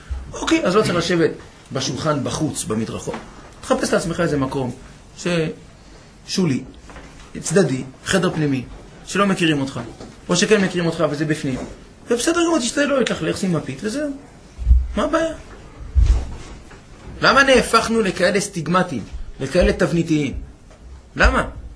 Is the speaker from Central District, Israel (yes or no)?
no; Tel Aviv, Tel Aviv District, Israel; אני גדלתי בתל אביב, חביבי. תאמין לי, זה עולם אחר.